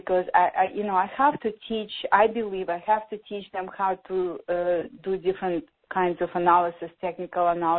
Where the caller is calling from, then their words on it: France; Yeah, I'm calling you from France, so it's 10 o'clock here now.